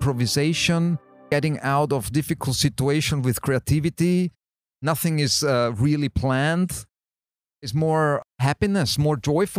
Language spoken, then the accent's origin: English; Italy; also born or lived in Austria; Well, I am Austrian. I was made in Austria. I was born in Austria. 1986. That's when my mom decided to pack all her stuff and move to Italy with my brother, who was 3 years old at the time. I was 6 years old.